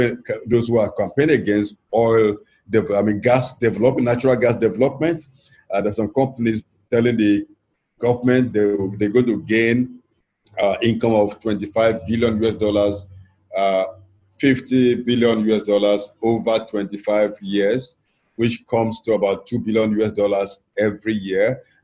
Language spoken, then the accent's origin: English; Niger Delta, Nigeria; I'm from Niger Delta, I'm much older than that, so I'm one of the living ancestors.